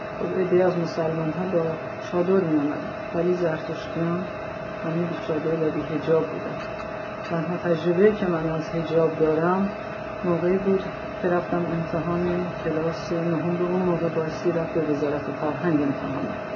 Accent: Tehran, Tehran Province, Iran; born there; من در 67 سال قبل در تهران برای خانواده زرتشتی به دنیا آمدم. من دختر بعد از 7 تا پسر بودم

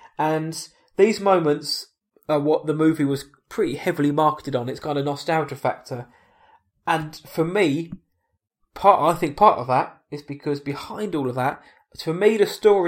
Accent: England, United Kingdom; we're English. We don't know how to emote apart from to tut and nod.

